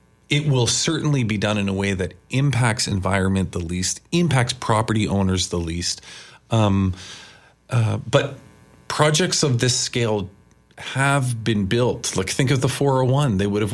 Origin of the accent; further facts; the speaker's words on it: Kingston, Ontario, Canada; When I was younger, born and raised in Kingston, we talked about this off air beforehand.